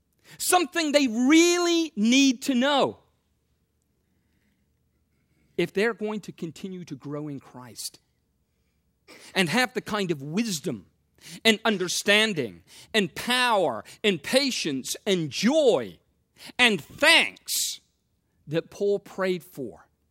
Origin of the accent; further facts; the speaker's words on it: England, United Kingdom; now in United States; I'm an Englishman. I was born, raised in England before I ever came here, very familiar with that image.